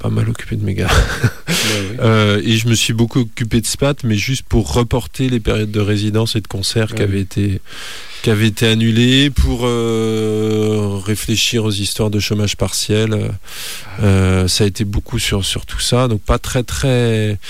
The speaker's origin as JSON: {"language": "French", "town": "Nantes", "region": "Pays de la Loire", "country": "France", "tie": "born or raised there", "lives_now": "Paris, France", "said": "Je vais aller me rapprocher de ma ville où j'ai grandi, à Nantes."}